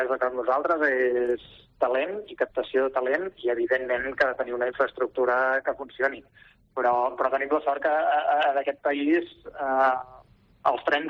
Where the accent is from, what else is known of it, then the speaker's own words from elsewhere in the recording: Manresa, Catalonia, Spain; bàsicament perquè nosaltres som de Manresa